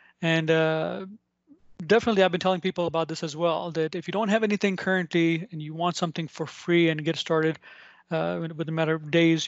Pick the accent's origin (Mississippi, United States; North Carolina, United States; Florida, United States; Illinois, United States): Illinois, United States; Chicago; I'm from Chicago, Illinois, United States.